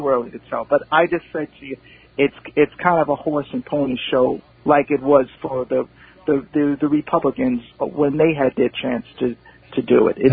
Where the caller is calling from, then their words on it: Stony Brook, New York, United States; Stony Brook.